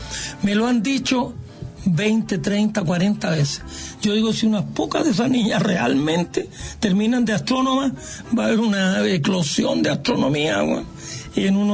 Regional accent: Parral, Maule, Chile; now in Santiago, Chile; Yo me crié en Parral, en la escuela 1, era todo gratuito.

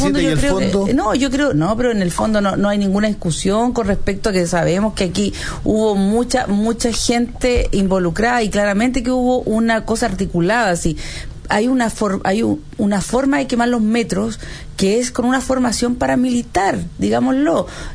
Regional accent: Chile; para que nosotros como chilenos pudiéramos hacer justicia

